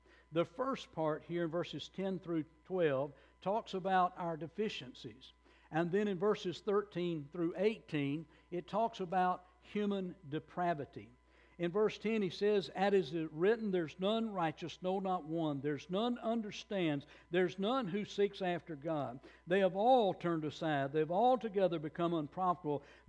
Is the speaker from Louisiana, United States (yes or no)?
yes; Louisiana, United States; I was born and reared here in the area. I grew up on the … Road, as named after my grandfather.